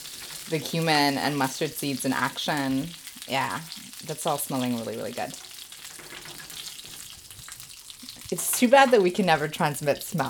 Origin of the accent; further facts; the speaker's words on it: Canada; when we were young kids, when we were growing up in Canada.